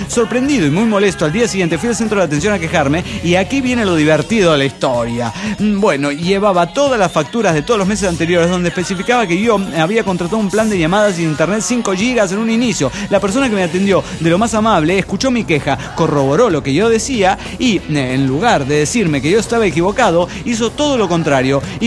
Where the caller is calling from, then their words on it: Tarija, Bolivia; de Tarija, Bolivia.